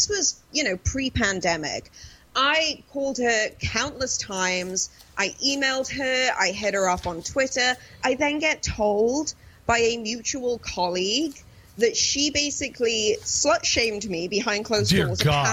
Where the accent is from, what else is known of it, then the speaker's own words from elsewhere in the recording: Wales, United Kingdom; especially when it comes to my hometown. Like I get super Welsh and super aggressive